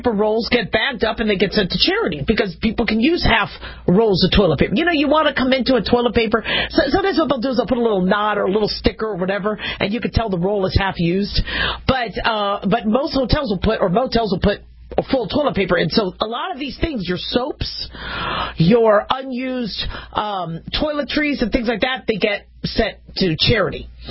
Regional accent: Las Vegas, Nevada, United States; I'm from Las Vegas

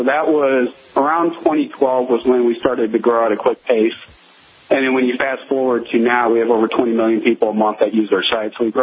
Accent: St. Louis, Missouri, United States; I grew up in St. Louis, and that man did backflips like no other.

